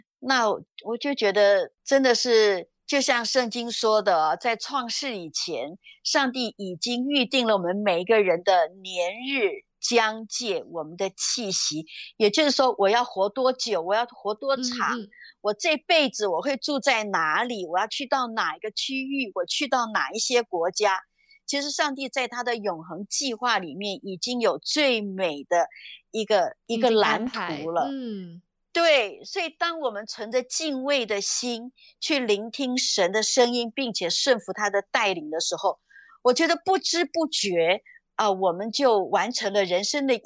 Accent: Taiwan; 因为我们台湾人的脑袋哦，地都是很贵，都上百万的嘛，

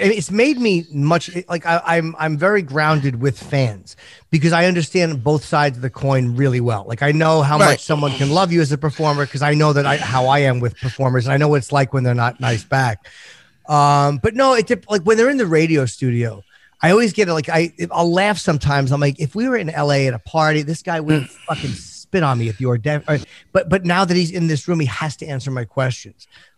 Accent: East Coast, United States; I'm from the East Coast.

